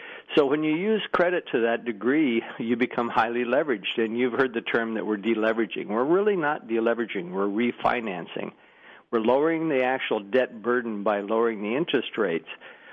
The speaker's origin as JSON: {"language": "English", "region": "North Dakota", "country": "United States", "said": "trailing only North Dakota, my home state."}